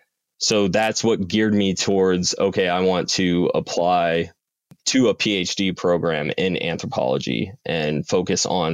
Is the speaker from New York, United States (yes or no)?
yes; New York, United States; even though growing up in New York, it was like every Easter we were going down to Puerto Rico and like really visiting the island, visiting my grandparents.